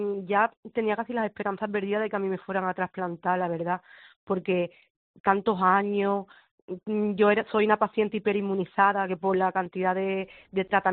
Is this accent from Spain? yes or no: yes; Isla Cristina, Andalusia, Spain; Sí, yo soy de Isla Cristina.